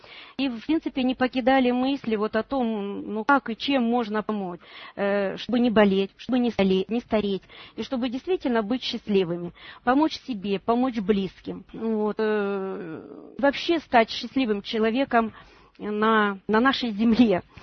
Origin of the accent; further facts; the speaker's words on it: Komsomolsk-on-Amur, Khabarovsk Krai, Russia; Я нахожусь сейчас в командировке в Приморье, город Спасск-Дальний. Вот, сама я из Комсомольска на Амуре.